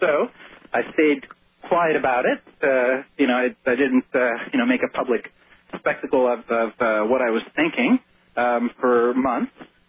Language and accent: English; New York, United States; New York is my hometown, and I'm calling frantically to find out about family and such